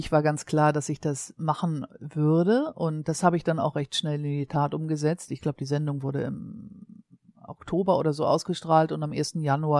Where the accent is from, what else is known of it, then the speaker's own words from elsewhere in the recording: Hamburg, Germany; Als Hamburgerin und zudem bin ich aus St. Georg, also … ist hier um die Ecke geboren